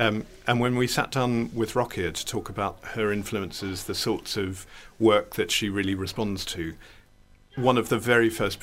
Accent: Australia; As an Australian

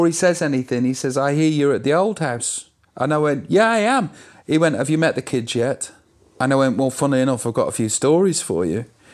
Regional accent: Stoke-on-Trent, West Midlands, United Kingdom; I'm from Stoke-on-Trent in England.

